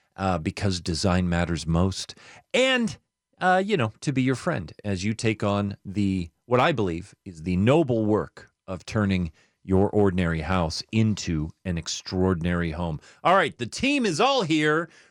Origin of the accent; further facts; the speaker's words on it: Glendale, California, United States; also born or lived in Newport Beach; ended up living in Northern Glendale, Montrose, La Crescenta area for the early part of my childhood. That's kind of what I really consider my hometown